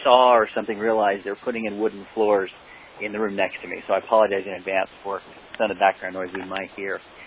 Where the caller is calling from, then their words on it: California, United States; I'm calling in from California, and there will be some background noise today.